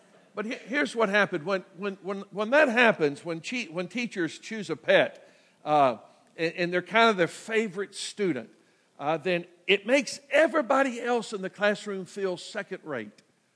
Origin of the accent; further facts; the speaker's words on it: United States; That I'm grateful today that I'm an American.